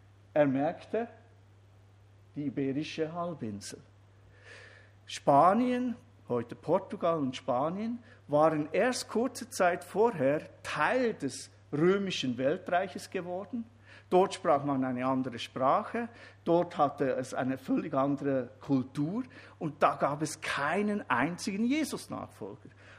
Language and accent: German; Bern, Switzerland; Ich bin ja Berner.